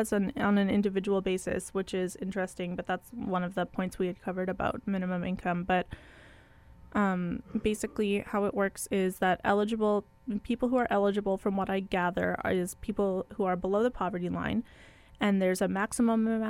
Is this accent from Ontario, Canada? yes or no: no; Manitoba, Canada; because we are from Manitoba, that in the 70s there was a MINCOM experiment done.